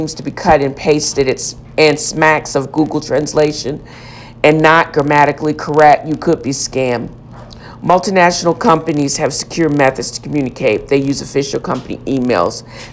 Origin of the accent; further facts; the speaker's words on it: the South, United States; I'm from the South.